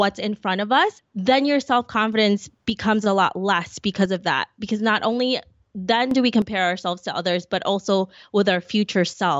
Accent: Philippines; I am Filipino.

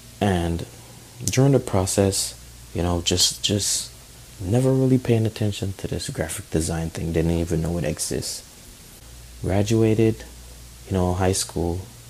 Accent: Jamaica; my journey to design started as a child in Jamaica. I was born in Jamaica.

